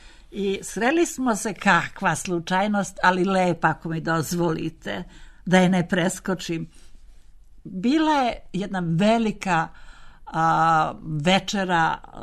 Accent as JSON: {"language": "Serbian", "region": "Belgrade", "country": "Serbia", "tie": "born or raised there", "said": "ja sam već bila pošla u osnovnu školu u Beogradu, kasnije u gimnaziju u drugoj ženskoj. Tamo sam gimnaziju završila 8 godina."}